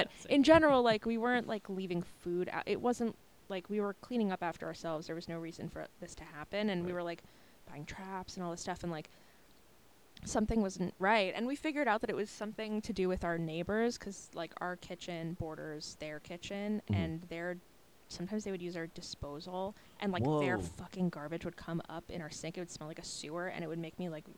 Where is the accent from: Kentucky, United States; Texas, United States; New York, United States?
New York, United States; New York City; So I grew up in New York, and in New York City, there's this bug that doesn't exist outside of New York